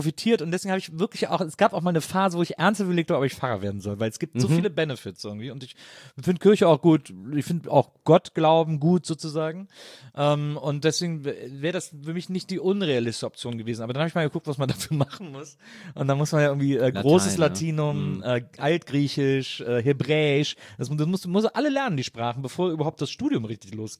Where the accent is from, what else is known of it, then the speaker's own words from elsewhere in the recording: Wesseling, North Rhine-Westphalia, Germany; Ich komme aus Wesseling, das ist da zwischen Köln und Bonn, so ein Kaff.